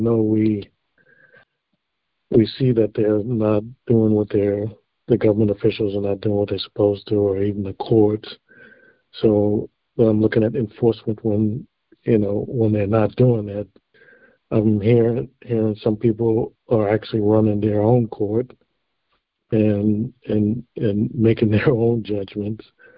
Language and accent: English; Pennsylvania, United States; I'm from Pennsylvania.